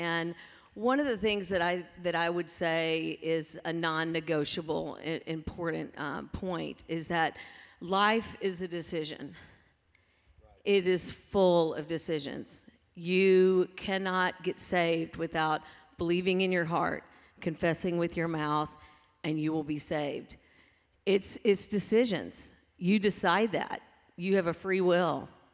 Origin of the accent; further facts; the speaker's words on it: Mississippi, United States; when I grew up, as you know, I grew up in Mississippi, and my dad was an attorney.